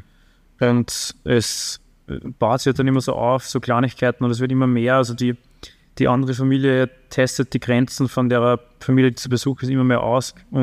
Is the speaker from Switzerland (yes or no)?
no; Upper Austria, Austria; weil ich komme aus dem Mühlviertel.